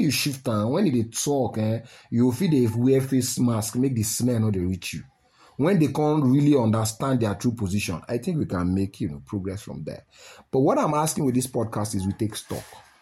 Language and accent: English; Nigeria; As a Nigerian knowing Nigerians